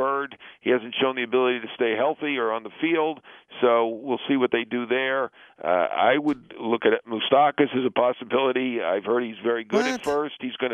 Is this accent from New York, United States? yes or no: yes; Cedarhurst, New York, United States; it's a Long Island thing. You know, he's from Massapequa. I'm from Cedarhurst.